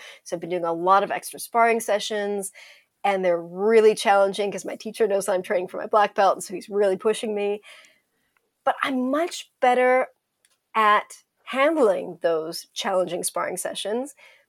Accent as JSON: {"language": "English", "region": "California", "country": "United States", "tie": "born or raised there", "said": "because I grew up in California, and a big chunk of that trail goes through California"}